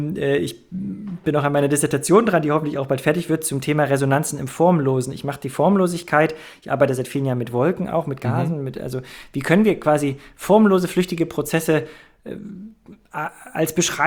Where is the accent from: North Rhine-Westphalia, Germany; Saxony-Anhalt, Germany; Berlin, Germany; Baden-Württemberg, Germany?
Saxony-Anhalt, Germany; Halle; also ich bin Hallenser, kein Halunke, Hallenser, hier geboren